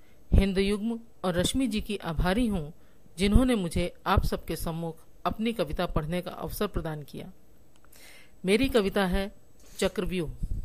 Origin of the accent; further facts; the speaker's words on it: Delhi, India; दिल्ली से हूँ